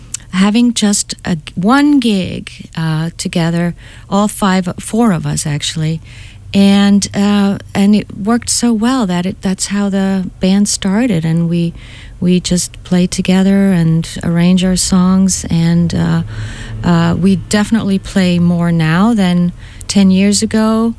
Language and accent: English; Switzerland; moved away; I moved from, I'm from Switzerland, so I moved here 20 years ago.